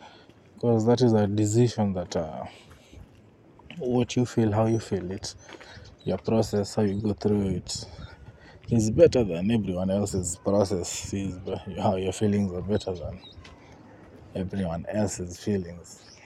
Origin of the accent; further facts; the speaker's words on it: Kenya; I am neither Japanese nor Greek. I am Kenyan.